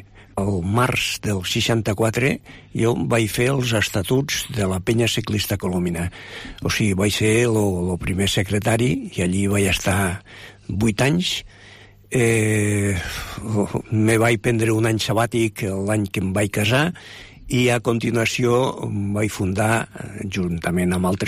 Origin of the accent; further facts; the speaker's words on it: Lleida, Catalonia, Spain; Pues vaig néixer aquí a Lleida, soc lleidatà de soc arrel, jo, a pesar de que els pares, el meu pare és de León … a més, som oriundos de León, tota la família